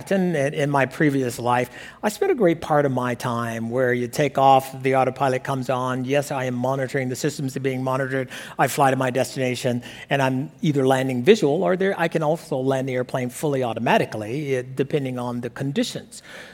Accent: Alabama, United States; And I've done this as a small boy growing up in Alabama.

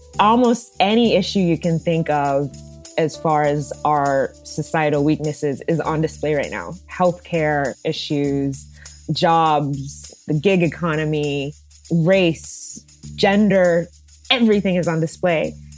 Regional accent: Dallas, Texas, United States; I'm actually, you know, speaking to you now from Dallas, Texas, which is my hometown. So I'm kind of hiding with mom and dad.

